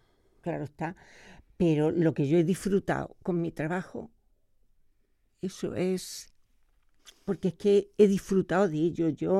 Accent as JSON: {"language": "Spanish", "town": "Benalúa de Guadix", "region": "Andalusia", "country": "Spain", "tie": "born or raised there", "said": "Mira, yo nací en un pueblo de Granada."}